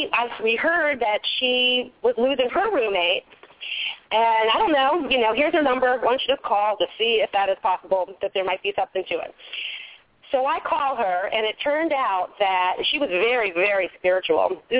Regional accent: Maryland, United States; also born or lived in New York City; I'm from Maryland, D.C. area, and then I lived in New York City for a couple of years.

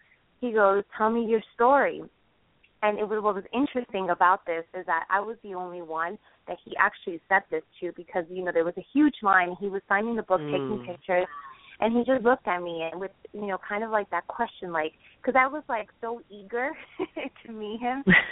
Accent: New Jersey, United States; so I had to come back to my hometown of New Jersey.

